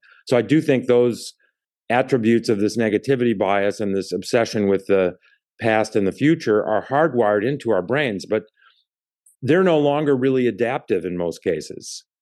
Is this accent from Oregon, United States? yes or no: no; Chicago, Illinois, United States; We're both from the Chicago area. We both ended up out here.